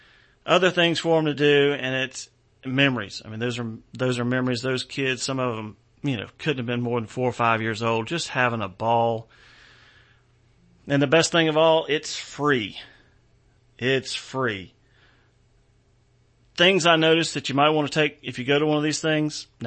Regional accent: the South, United States; and I'm a Southerner and I've never met a stranger.

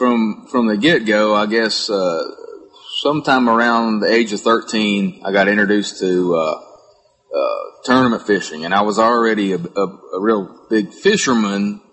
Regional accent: Texas, United States; Growing up in Texas and around tournament fishing, that's really all I've ever known from the time I was 13 on. Now we reside in East Texas, down at Lake Sam Rayburn

